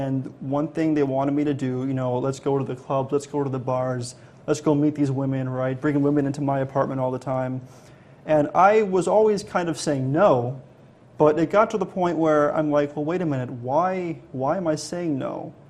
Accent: Chicago, Illinois, United States; Now, I grew up in Chicago. So, you know, I have a very similar history to anyone who's living in Chicago.

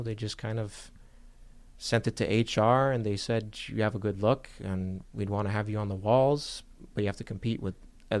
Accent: Bosnia & Herzegovina; also born or lived in Germany; like I came from Bosnia, originally. So I was born in Germany, and when my parents immigrated here, they had a tough life here.

